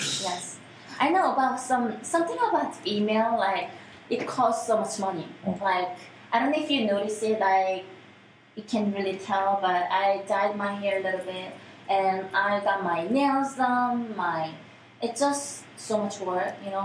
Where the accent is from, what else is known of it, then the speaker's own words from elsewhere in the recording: South Korea; English is a second language; moved away as an adult; also born or lived in United States; I am not American, and all my 20 years I was raised and lived in Korea, so I was born also.